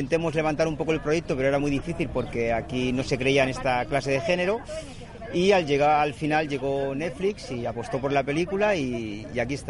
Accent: Spain; yo quería pues hacer en mi tierra, aquí en España, hacer una peli de acción.

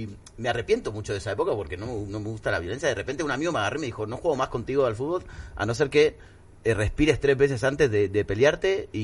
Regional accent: Argentina; Como buen argentino.

